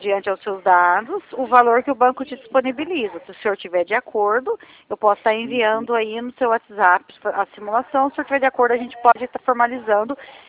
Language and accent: Portuguese; São Paulo, Brazil; eu sou do estado de São Paulo, né?